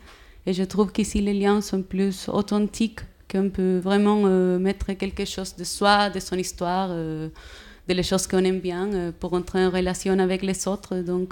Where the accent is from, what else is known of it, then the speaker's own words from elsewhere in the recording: Valparaíso, Chile; French is a second language; moved away as an adult; now in France; je viens du Chili, de Valparaíso. Je suis psychologue, je suis arrivée ici en France il y a un mois